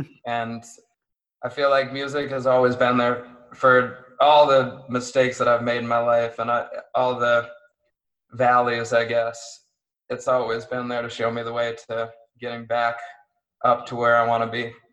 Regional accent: Erie, Pennsylvania, United States; It was like where I grew up in Erie, there's really only one scene, and it was a hardcore scene.

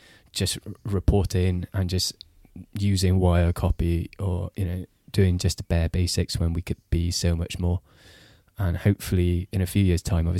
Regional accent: Singapore; now in United Kingdom; I grew up in Singapore

